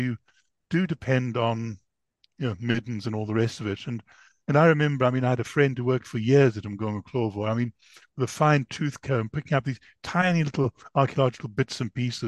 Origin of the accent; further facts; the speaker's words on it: South Africa; I grew up in South Africa and I spent a lot of time in the Zulu part of the world